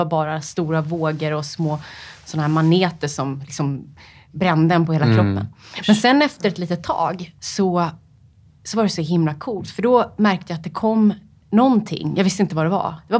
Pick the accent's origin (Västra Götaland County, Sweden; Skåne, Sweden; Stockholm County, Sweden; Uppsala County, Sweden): Stockholm County, Sweden; Upplands Väsby; Jag är uppvuxen i Upplands Väsby.